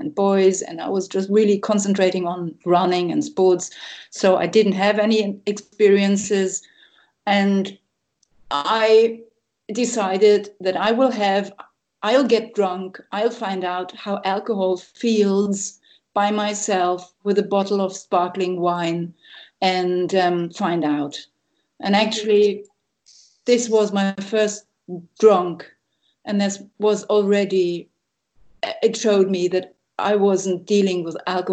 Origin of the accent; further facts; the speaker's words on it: Berlin, Germany; I grew up in Berlin, in West Berlin. I'm a West Berliner, and my upbringing is middle class.